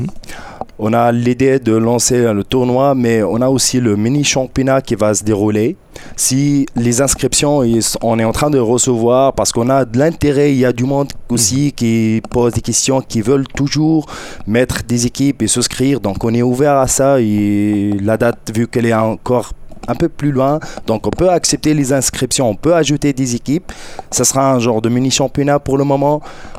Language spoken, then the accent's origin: French; Tunisia; J'étais arbitre aussi en Tunisie, parce que je viens de la Tunisie, du nord d'Afrique.